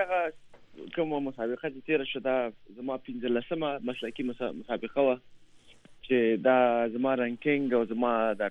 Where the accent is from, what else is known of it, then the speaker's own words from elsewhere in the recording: Afghanistan; زه افغان یم که چېرته افغانستان وغواړي او که نه وغواړي